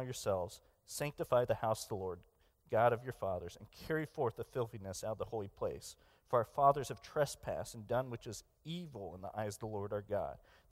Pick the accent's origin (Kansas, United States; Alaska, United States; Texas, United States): Kansas, United States; Hutchinson; I grew up in Hutchinson, Kansas, and so from the nursery on up, I was in church